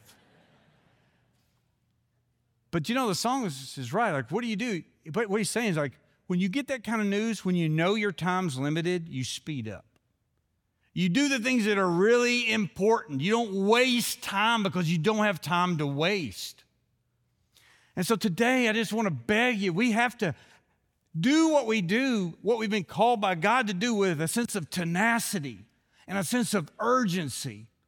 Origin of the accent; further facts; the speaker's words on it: Kentucky, United States; when I was growing up in Kentucky, if a tornado came through, they'd have us all go to the football field